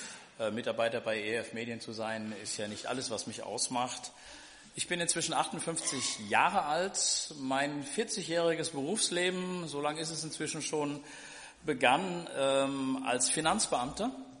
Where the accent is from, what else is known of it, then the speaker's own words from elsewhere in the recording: Hesse, Germany; Und jetzt bin ich seit 2012 wieder in meiner Heimat, also in Mittelhessen, lebe mit meiner Frau im hessischen Weilburg